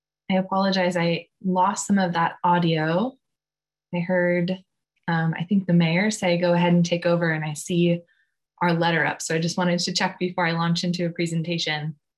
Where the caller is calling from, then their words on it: Juneau, Alaska, United States; I'm calling in from Occoquan Klingitani, Juneau, Alaska.